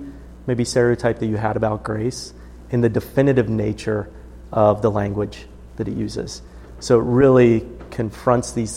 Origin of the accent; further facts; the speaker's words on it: United States; because we're American